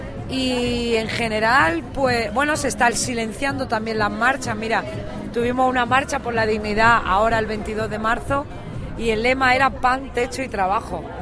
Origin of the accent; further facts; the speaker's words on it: Andalusia, Spain; also born or lived in Madrid; porque yo soy andaluza, me moví a Madrid.